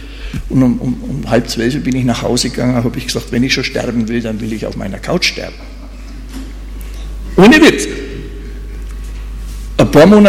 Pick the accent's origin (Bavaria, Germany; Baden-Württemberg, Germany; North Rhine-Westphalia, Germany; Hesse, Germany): Bavaria, Germany; moved away; Weil in meiner alten Heimat jetzt auch eine riesengroße Halle steht von Amazon. Also im Landkreis Hof.